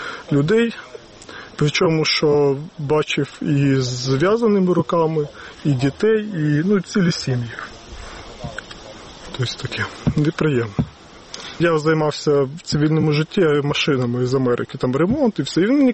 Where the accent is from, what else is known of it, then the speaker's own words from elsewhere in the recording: Bucha, Kyiv Oblast, Ukraine; Я сам з Бучі. Повномасштабну війну зустрів також в Бучі.